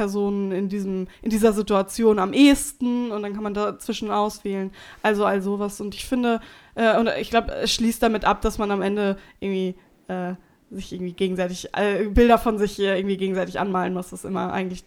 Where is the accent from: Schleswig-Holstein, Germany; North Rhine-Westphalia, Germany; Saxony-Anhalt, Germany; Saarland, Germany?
North Rhine-Westphalia, Germany; Ich komme aus Westfalen, was soll ich sagen?